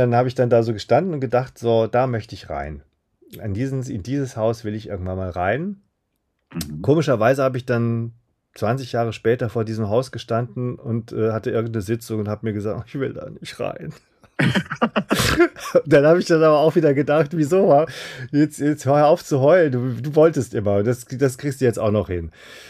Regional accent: Siegen, North Rhine-Westphalia, Germany; da habe ich bei der Zeitung in Siegen, wo ich herkomme, tatsächlich auch angefangen, Filmkritiken zu schreiben.

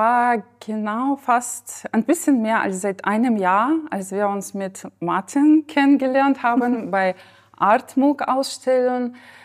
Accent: Ukraine; German is a second language; now in Germany; was für mich in Deutschland schwierig war, dass ich habe natürlich viel weniger Freiheit gefühlt als in meiner Heimat, als in der Ukraine.

